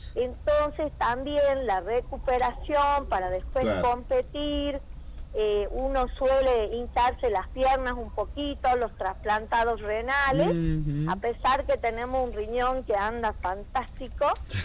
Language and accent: Spanish; Argentina; Nosotros como argentinos